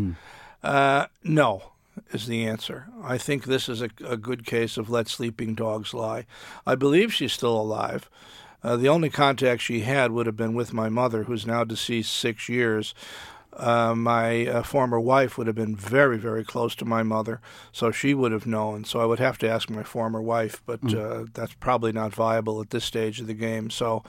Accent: Waterbury, Connecticut, United States; in a large general hospital in my hometown, Waterbury, Connecticut.

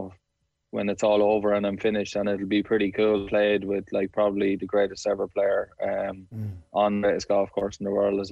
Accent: Clara, Leinster, Ireland; it was just growing up in Clara, like we're a football club mainly, not much hurling.

